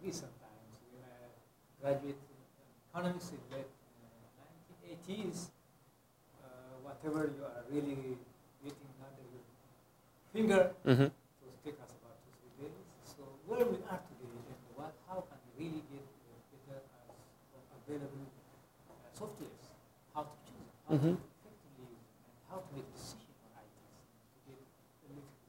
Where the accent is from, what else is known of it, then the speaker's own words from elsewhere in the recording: Ethiopia; I'm from Ethiopia.